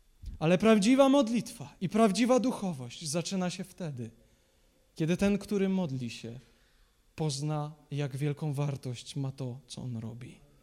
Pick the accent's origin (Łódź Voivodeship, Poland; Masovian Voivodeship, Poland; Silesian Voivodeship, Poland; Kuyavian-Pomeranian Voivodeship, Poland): Silesian Voivodeship, Poland; u nas na Śląsku się takich domów nie buduje.